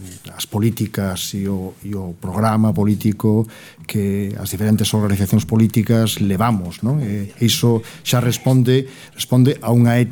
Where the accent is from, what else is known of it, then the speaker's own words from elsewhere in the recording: Cospeito, Galicia, Spain; eu son de Cospeito, da Terra Chá